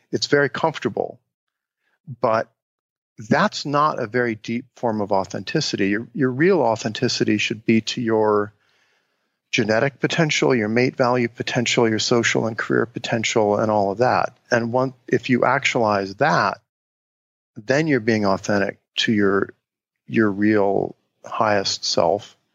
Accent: Cincinnati, Ohio, United States; born or raised there

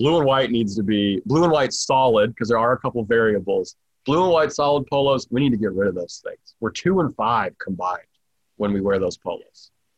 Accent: Ireland; I'm Irish. I eat potatoes, I don't know, 10 times a day.

